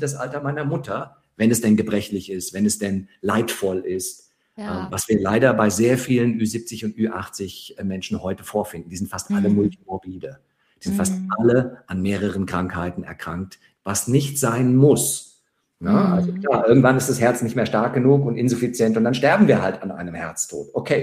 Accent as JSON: {"language": "German", "town": "Frankfurt", "region": "Hesse", "country": "Germany", "tie": "born or raised there", "said": "ich komme ja hier aus der Stadtregion Frankfurt, ich bin auch gebürtiger Frankfurter, hier haben wir ja die ganzen Banken stehen"}